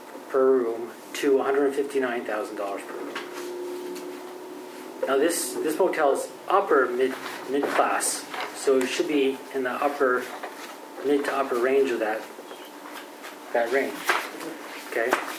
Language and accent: English; Barrie, Ontario, Canada; I grew up in Barrie, so we used to call it the Lagoo Inn.